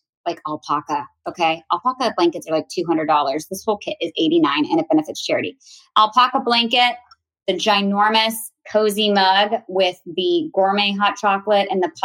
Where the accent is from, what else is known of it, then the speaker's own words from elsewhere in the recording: Virginia, United States; I am now a mom of 4 and I am from Virginia.